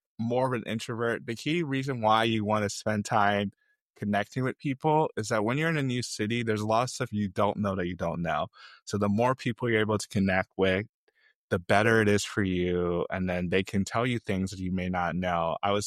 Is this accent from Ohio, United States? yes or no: no; St. Louis, Missouri, United States; also born or lived in Nigeria; I'm Nigerian, grew up in St. Louis, Missouri, but I was born in Nigeria.